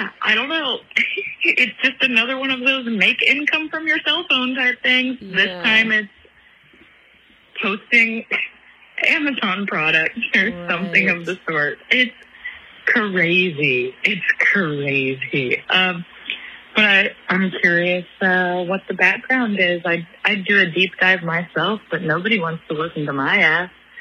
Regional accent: Kansas City, United States; I grew up in Kansas City

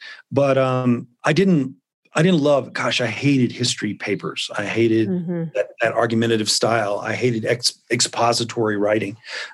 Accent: Memphis, Tennessee, United States; so I grew up in Memphis and the first writer that I ever met was a narrative historian.

